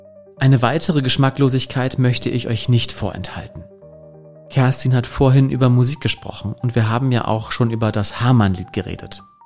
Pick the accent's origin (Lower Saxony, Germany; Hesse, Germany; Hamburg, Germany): Lower Saxony, Germany; Hanover; Klar, das müssen wir als Hannoveraner ja auch sagen.